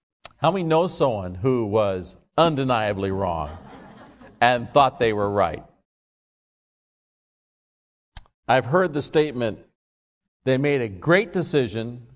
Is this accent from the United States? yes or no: no; Scotland, United Kingdom; I'm Scottish, so I understand that.